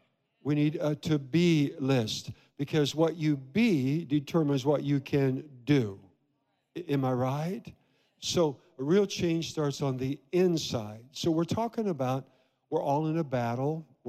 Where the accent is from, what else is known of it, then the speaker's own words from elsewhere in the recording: Iowa, United States; I grew up in Iowa, a little town below Des Moines, kind of like Mayberry, Andy Griffith.